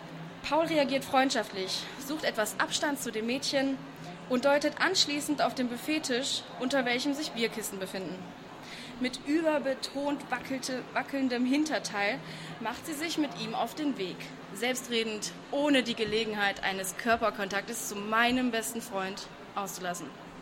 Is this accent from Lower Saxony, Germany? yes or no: yes; Hanover, Lower Saxony, Germany; Ich komme aus Hannover